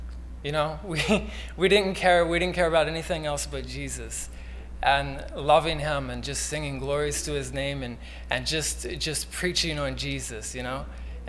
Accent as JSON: {"language": "English", "town": "Cumberland", "region": "Maryland", "country": "United States", "said": "I'm from Cumberland, Maryland. I'm a first year master's student."}